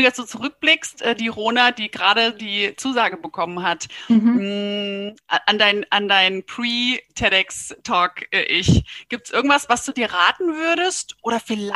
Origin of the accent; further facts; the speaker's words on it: Rhine-Main area, Germany; now in Berlin, Germany; ich komme ursprünglich aus dem Rhein-Main-Gebiet und wir sind in Berlin.